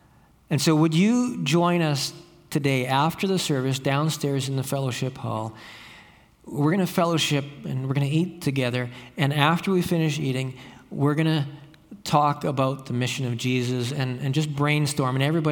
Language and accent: English; Campbell River, British Columbia, Canada; I say, I'm from Campbell River. And they say, oh, salmon fishing. I say, yeah, salmon fishing.